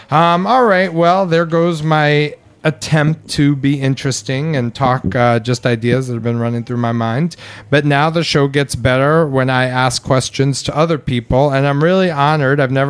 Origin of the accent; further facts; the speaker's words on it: New York City, New York, United States; growing up in New York City, Eli Zabar was the first guy to give us good fresh bread.